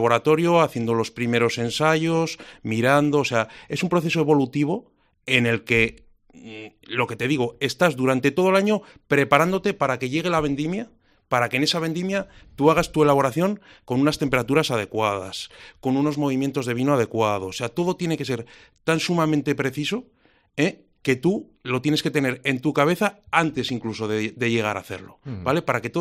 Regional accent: Logroño, La Rioja, Spain

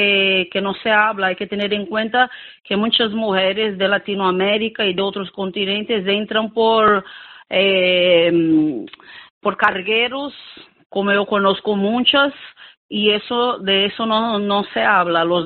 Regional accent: Brazil; Yo soy de Brasil, ¿no? Era la típica niña de Brasil, nacida y criada en las favelas.

